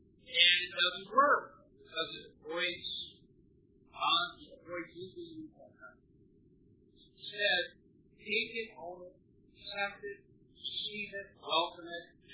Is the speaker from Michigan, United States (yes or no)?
yes; East Rockford, Michigan, United States; I grew up in East Rockford, Michigan. Alias Muskrat Plants. And that's where God had me grow up.